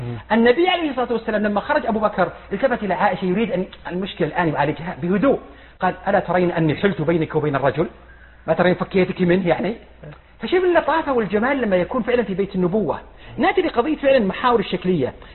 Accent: Al-Qassim, Saudi Arabia; رامة وادي عندنا في القصيم

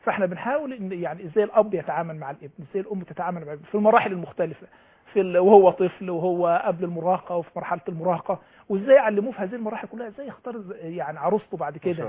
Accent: Egypt; احنا عندنا في مصر الكوادر الارشاد الاجتماعي ضعيفه جدا

